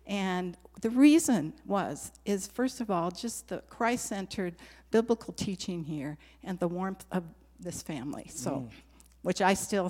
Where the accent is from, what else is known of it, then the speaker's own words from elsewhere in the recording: Minneapolis, Minnesota, United States; I was born and raised in Minneapolis. I was a part of a very loving church-going home.